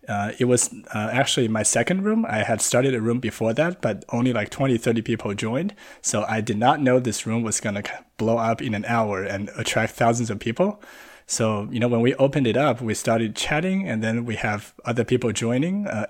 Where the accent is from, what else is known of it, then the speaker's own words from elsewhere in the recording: Wuhan, Hubei, China; now in Los Angeles, United States; I'm an independent filmmaker based in Los Angeles. I'm a Han Chinese person born and raised in Wuhan. I've actually never been to Xinjiang myself.